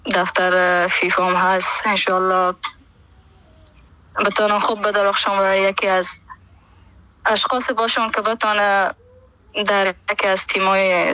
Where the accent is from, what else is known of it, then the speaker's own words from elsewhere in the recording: Herat, Afghanistan; من از هرات باستان خانه مامونجا بو زندگی میکردم اهل هرات هستم.